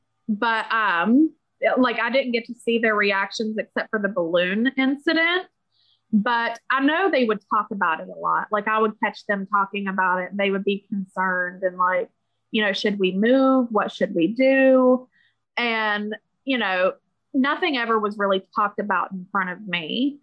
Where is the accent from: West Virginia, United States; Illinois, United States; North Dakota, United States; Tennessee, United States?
West Virginia, United States; we're from West Virginia.